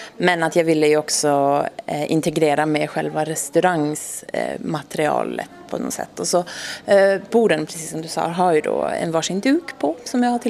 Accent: Åland, Finland; jag ser både på mig och mitt hantverk som ett slags ambassadörskap för min hemö då, Åland.

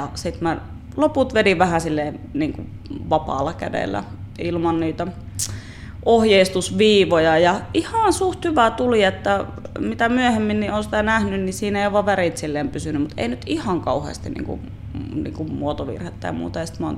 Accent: Kajaani, Kainuu, Finland; Mä oon Kajanista kotoisin, niin mä kävin sitten samalla, kun mä kävin lapsena kaupungilla

